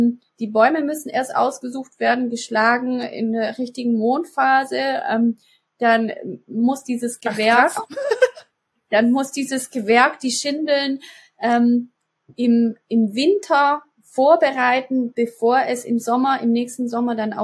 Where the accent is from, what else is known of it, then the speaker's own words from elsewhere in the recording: Baden-Württemberg, Germany; ich komme ja aus dem Großraum Stuttgart